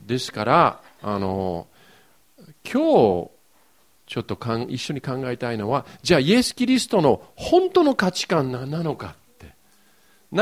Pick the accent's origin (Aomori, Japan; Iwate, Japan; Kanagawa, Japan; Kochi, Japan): Kanagawa, Japan; Yokohama; 僕の育ちは横浜なんですけれども、高校1の時に空手の道場に入ったんですね。